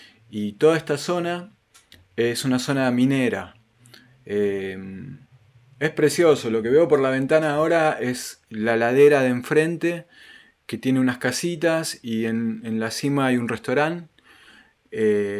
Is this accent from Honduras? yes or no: no; Argentina; now in Banská Štiavnica, Slovakia; soy argentino, pero vivo en Eslovaquia, en Banská Štiavnica, desde donde coordino y dirijo